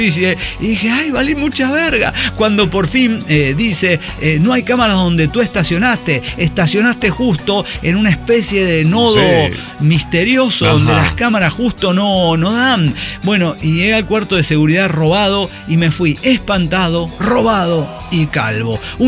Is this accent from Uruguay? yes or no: no; Venezuela; yo soy venezolano originario.